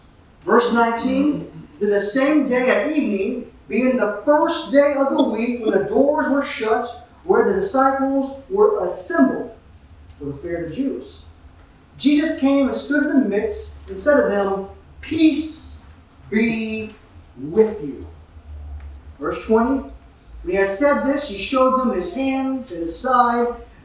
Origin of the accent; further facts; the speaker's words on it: San Antonio, Texas, United States; We're from San Antonio.